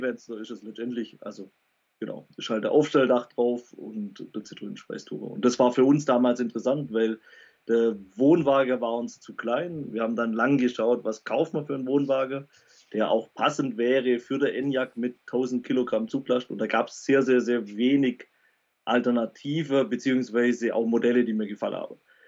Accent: Baden-Württemberg, Germany; ich komme aus dem Bodenseekreis

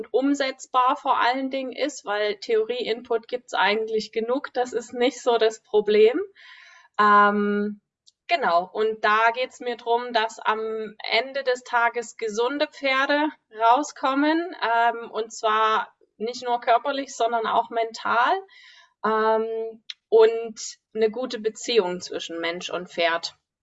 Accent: Dresden, Saxony, Germany; Ich bin Reitlehrerin, Ausbilderin aus Dresden.

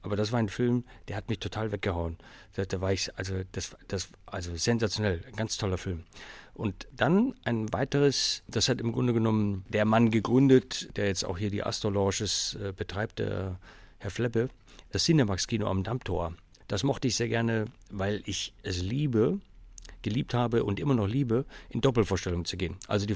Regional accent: Hamburg, Germany; ich bin zum Teil in Hamburg groß geworden, als 12-jähriger Stöpsel von diesem Bereich in Hamburg, wo ich gewohnt habe, von Kirchdorf Süd, nach Harburg gefahren bin

